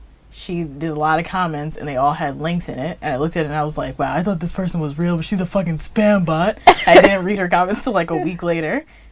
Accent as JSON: {"language": "English", "country": "Jamaica", "said": "Maybe it's because I'm very Jamaican."}